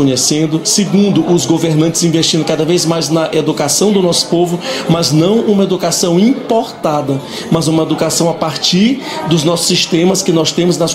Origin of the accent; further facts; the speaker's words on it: Maranhão, Brazil; Porque eu tenho uma identidade cultural diferenciada como brasileiro, como nordestino e como maranhense.